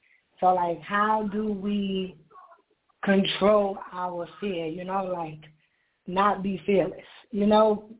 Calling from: Bronx, New York, United States; I'm calling from Bronx, New York.

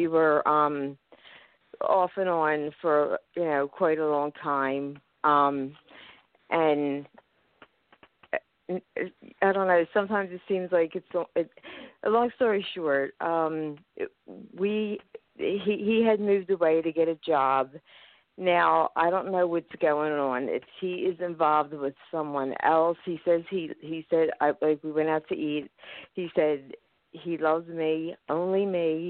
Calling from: Philadelphia, Pennsylvania, United States; Hello. Hello. … from Philadelphia, Pennsylvania.

